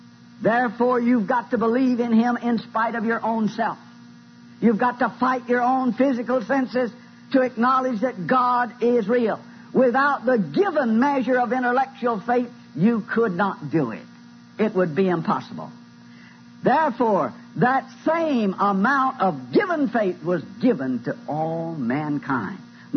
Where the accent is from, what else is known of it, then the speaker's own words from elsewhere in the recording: Deep South, United States; Being born and raised in the Bible Belt, down in the heart of the Deep South, I'd never heard anything else taught in my life but being born again.